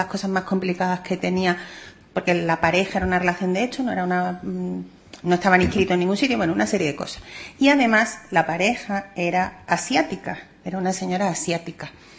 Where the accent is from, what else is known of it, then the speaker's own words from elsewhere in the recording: Andalusia, Spain; Y soy andaluza de pura cepa.